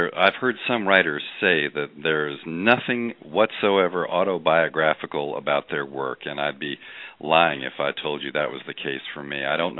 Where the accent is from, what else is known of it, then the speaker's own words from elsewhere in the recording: Eastern Shore, United States; Even though I'm from the Eastern Shore, that was not part of my personal history.